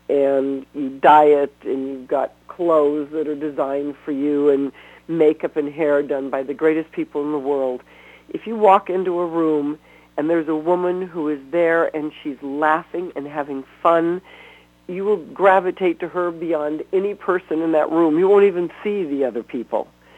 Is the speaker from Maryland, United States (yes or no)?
no; California, United States; Anyone who's listening who's young can learn from me not to go in the sun, because I was raised in California.